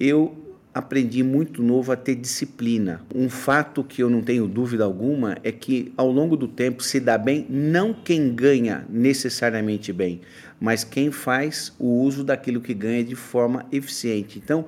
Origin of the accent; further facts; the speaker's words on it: São Paulo, Brazil; eu sou de São Paulo, né, mas eu venho de uma família muito humilde. A minha mãe era de Pernambuco, veio nova para São Paulo.